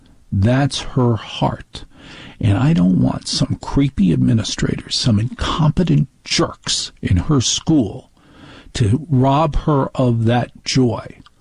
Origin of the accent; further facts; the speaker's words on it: New Jersey, United States; Because I know how to talk, and because I'm from Jersey and can get angry, I am afraid of what to do.